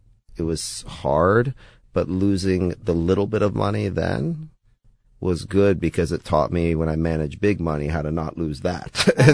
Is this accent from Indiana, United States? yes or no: no; Austin, Texas, United States; born there; I was born in Austin, Texas. And I lived, my parents separated when I was young, and I lived most of my life, you know, with my father. And so I got a wonderful opportunity to learn about our Iranian culture